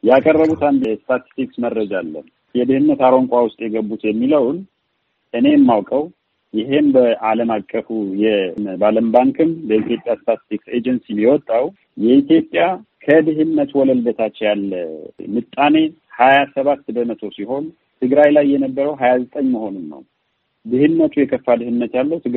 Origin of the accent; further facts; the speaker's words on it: Tigray, Ethiopia; born there; እኔ እያወራሁ ያለሁት አሁን ትግራይ ውስጥ ከደፈሯት በኋላ ባዕድ ቁሳቁስ አካሏ ውስጥ ያስገቡባት ሴት እኔ የተወለድኩበት አካባቢ ነው ያለች